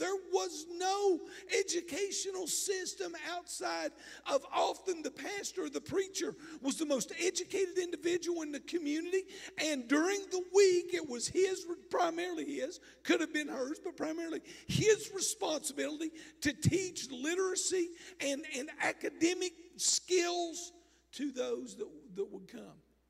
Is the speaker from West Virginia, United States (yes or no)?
yes; West Virginia, United States; I've been asked some interesting questions when folks find out I'm from West Virginia